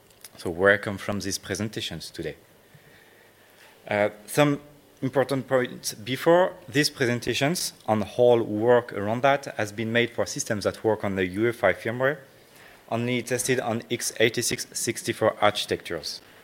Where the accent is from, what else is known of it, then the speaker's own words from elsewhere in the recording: France; English is a second language; As you can guess from my accent, I come from France.